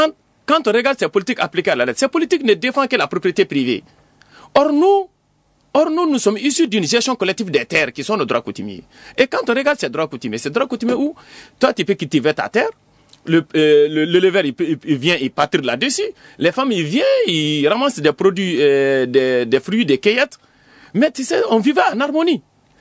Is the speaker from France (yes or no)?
no; Sikasso, Mali; mais la pomme de terre au début au Mali, moi je viens de Ségasso, j'ai toujours cultivé de la pomme de terre.